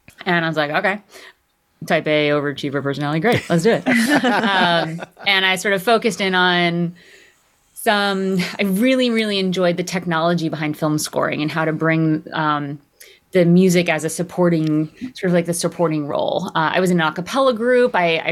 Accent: Connecticut, United States; Yeah, I mean, I started playing the piano as a little kid. I grew up in Connecticut, and it's always a hobby, but I was good at it.

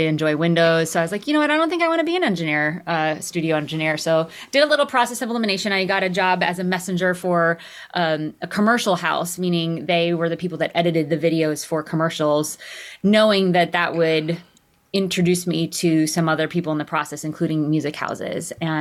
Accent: Connecticut, United States; Yeah, I mean, I started playing the piano as a little kid. I grew up in Connecticut, and it's always a hobby, but I was good at it.

